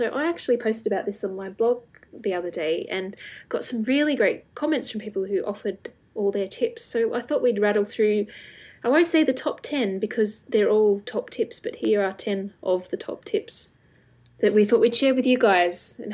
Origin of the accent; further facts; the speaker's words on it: Australia; also born or lived in Canberra; I came from Australia where the winters were very mild, even living in Canberra, where the nation's capital, which can be quite chilly.